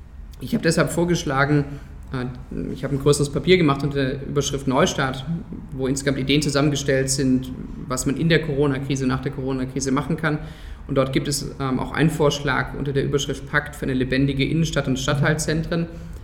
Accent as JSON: {"language": "German", "town": "Stuttgart", "region": "Baden-Württemberg", "country": "Germany", "tie": "born or raised there", "said": "ich bin in Stuttgart aufgewachsen, bin auch regelmäßig in Stuttgart unterwegs gewesen."}